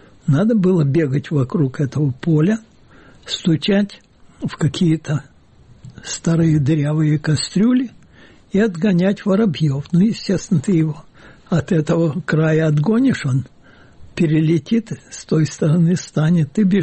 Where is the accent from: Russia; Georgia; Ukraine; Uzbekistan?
Ukraine; Kyiv; born there; Я родился в Киеве на улице Фундуклеевской. Мама полька, отец еврей.